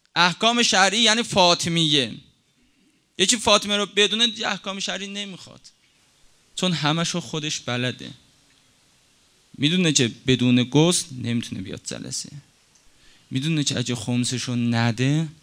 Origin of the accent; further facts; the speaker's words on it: Tabriz, East Azerbaijan, Iran; ما تبریزیام، چون خودم اهل تبریزیم